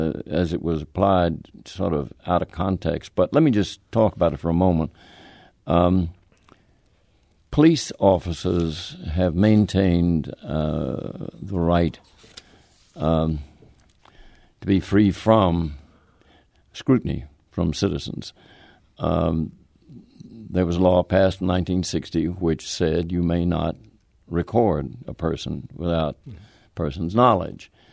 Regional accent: the South, United States; as one who was born and raised in the South, it was haunting.

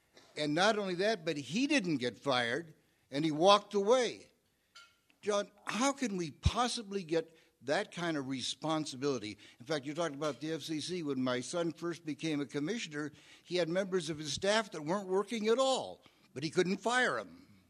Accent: Rapid City, South Dakota, United States; from Rapid City.

